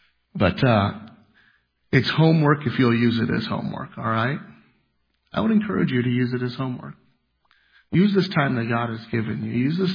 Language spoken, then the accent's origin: English; Iowa, United States; I said, "Well, I'm actually from Iowa, but I really meant it."